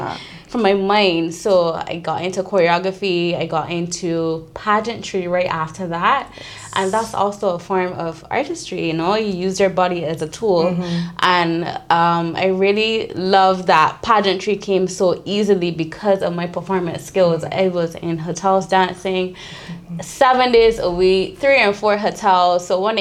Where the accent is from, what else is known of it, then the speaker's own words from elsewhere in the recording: England, United Kingdom; So I'm an English girl.